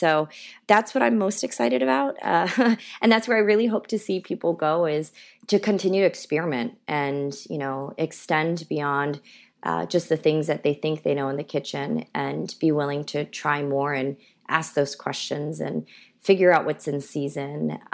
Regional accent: Kansas, United States; born there; also born or lived in California; So I was born in Kansas, of all places, which is not where you'd find, I think, a lot of Korean American families in the early 80s.

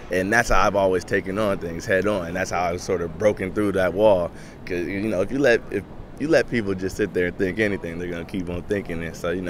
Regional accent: Boca Raton, Florida, United States; I grew up in Boca Raton, Florida.

